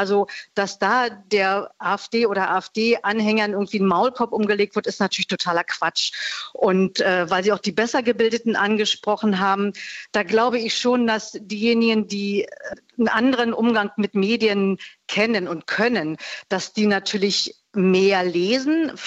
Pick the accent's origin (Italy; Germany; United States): Germany; eastern Germany; ich komme ja auch aus dem Osten und ich war 25 Jahre alt, als die Mauer fiel.